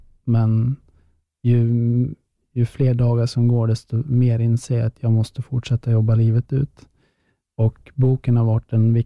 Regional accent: Västerås, Västmanland County, Sweden; en av spelarna i Västerås då, där jag kommer ifrån

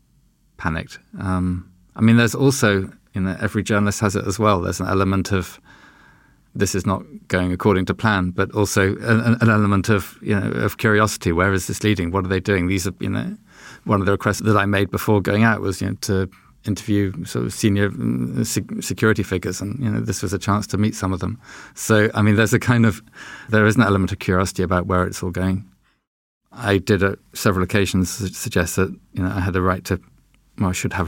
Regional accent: United Kingdom; I'm convinced that being British in Tehran is more of a liability than being Jewish.

